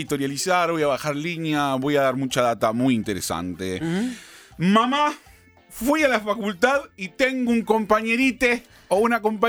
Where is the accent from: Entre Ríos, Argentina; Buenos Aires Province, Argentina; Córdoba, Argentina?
Buenos Aires Province, Argentina; Quilmes; yo soy de Quilmes.